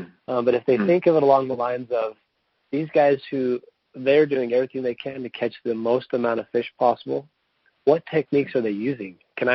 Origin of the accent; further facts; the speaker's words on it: Utah, United States; I'm from Utah, being here, we had a lot of snow this year